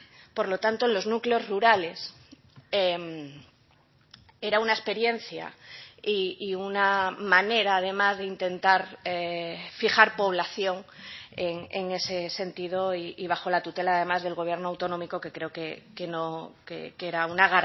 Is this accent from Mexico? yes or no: no; Spain; lo que hemos sido los españoles y de lo que somos los españoles o deberíamos de volver a ser